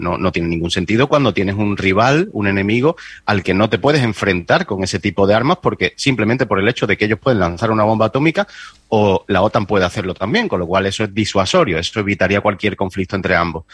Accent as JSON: {"language": "Spanish", "region": "Andalusia", "country": "Spain", "tie": "born or raised there", "said": "Bueno, me pilla muy de cerca en mi tierra, Andalucía."}